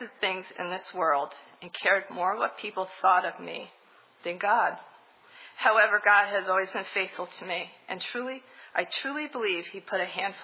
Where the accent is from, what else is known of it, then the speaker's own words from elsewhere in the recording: New York, United States; now in Boca Raton, United States; In 1987, my parents and I moved from New York to Boca Raton, Florida. My brother stayed in New York to complete college, and shortly after we moved, my dad left.